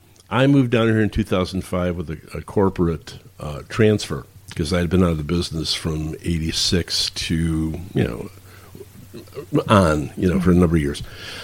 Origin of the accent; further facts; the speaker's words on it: Bellwood, Illinois, United States; also born or lived in Oak Park, Illinois; I grew up in Bellwood, Illinois. It's 5 miles apart, right down Highway 45, LaGrange Road, Mannheim Road. And it wasn't until we were 65 years old that we met down here in Florida.